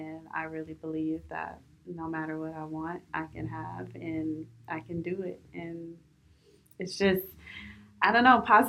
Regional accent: Sacramento, California, United States; I'm from Sacramento.

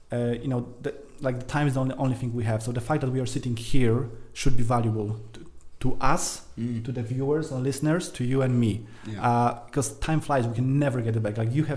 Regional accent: Poland; now in United Kingdom; I was born in Poland. I moved to the UK around 12, 13 years ago. So that was in Poland. I was raised over there.

